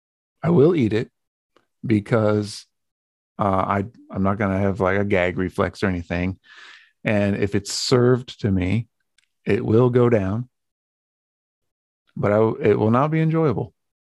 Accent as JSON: {"language": "English", "country": "Japan", "tie": "born or raised there", "said": "Even I grew up in Japan, so maybe it was kind of normal to have quote unquote weird, you know, compared to the typical American palate."}